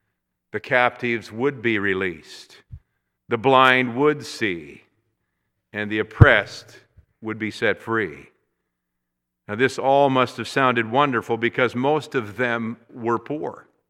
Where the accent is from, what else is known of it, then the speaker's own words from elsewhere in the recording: Union City, Michigan, United States; when I preached the message in my hometown, at least where I went to high school, in Union City, Michigan, on the occasion of my 20th high school reunion.